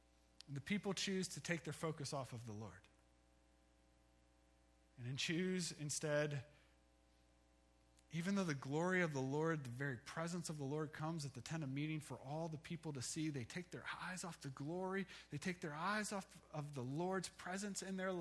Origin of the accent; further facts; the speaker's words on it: Ohio, United States; Growing up in Ohio, there was a SeaWorld in Ohio between Akron and Canton, and we would go almost every year